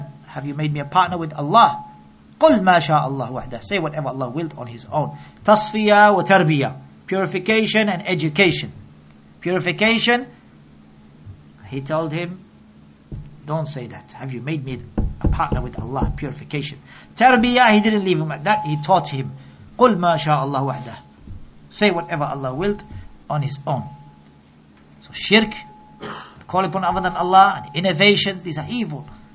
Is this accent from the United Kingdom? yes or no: no; Morocco; Because when he found out that we're from Morocco, he said, tell Maghrawi, look straight away.